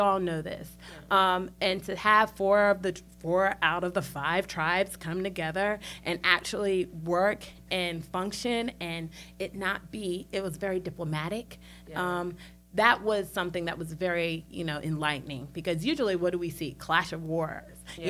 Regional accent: Greensboro, North Carolina, United States; the community that I grew up in Greensboro, although we're all Sierra Leonean and we're from different tribes

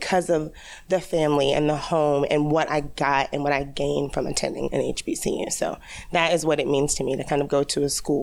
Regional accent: Wilmington, North Carolina, United States; So I am from Wilmington. I went to primarily white schools.

